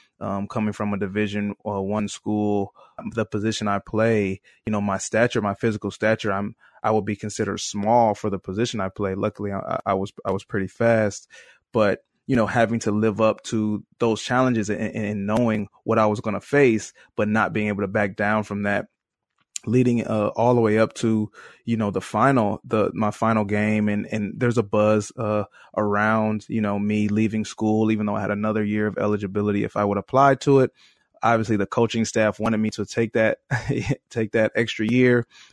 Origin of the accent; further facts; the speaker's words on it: Detroit, Michigan, United States; You know, I'm from Detroit, Michigan.